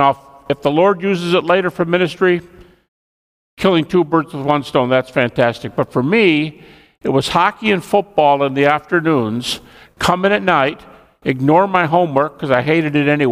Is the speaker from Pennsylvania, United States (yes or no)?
no; Detroit, Michigan, United States; moved away as an adult; I'm from the Detroit area, but moved out in 1981 after 2 years at Tyndale that Randy just described.